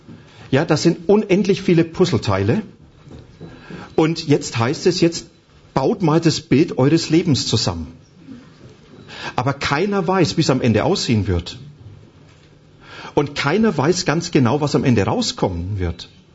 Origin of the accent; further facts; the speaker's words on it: Bavaria, Germany; Jetzt komme ich aber aus Franken. Und dort gibt's kein P und kein B, sondern da gibt's nur B, hartes und weiches B.